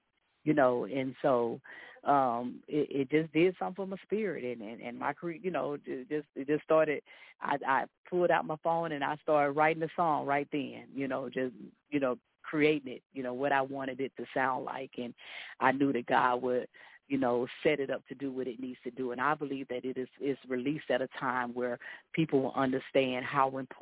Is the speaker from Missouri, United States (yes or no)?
no; Atlanta, Georgia, United States; now in Cincinnati, United States; Yes, we're from Cincinnati, Ohio. I am originally from Atlanta, Georgia.